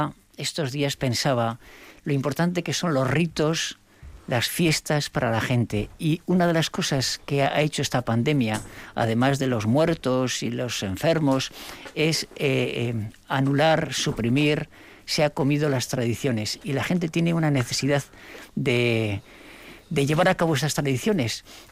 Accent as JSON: {"language": "Spanish", "town": "Domaiquia", "region": "Basque Country", "country": "Spain", "said": "Sí, de Domaiquia. Y ahí se ponía el ramo de San Juan, en la puerta."}